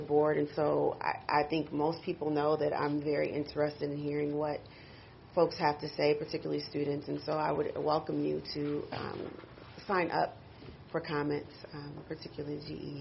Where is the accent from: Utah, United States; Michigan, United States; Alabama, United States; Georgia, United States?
Michigan, United States; Grand Rapids; Trustee Scott is a diehard West Sider, and she has been pushing us